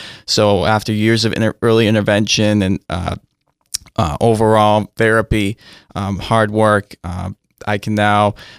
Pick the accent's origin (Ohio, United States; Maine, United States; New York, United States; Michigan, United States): Maine, United States; Old Town; I'm right from Old Town, so right up the road from here.